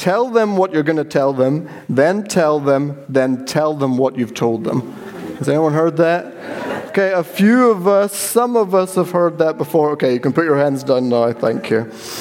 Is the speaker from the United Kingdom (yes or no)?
yes; Northern Ireland, United Kingdom; I'm from Northern Ireland.